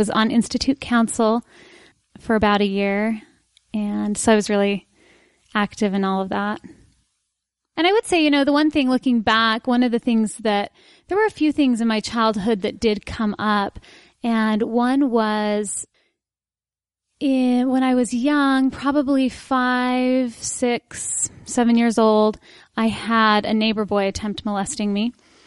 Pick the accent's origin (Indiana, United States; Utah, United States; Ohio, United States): Utah, United States; Salt Lake City; I was. I was born and raised. I grew up in Sugar House. My family still, my parents still live in the house I grew up in. So I grew up kind of near the University of Utah.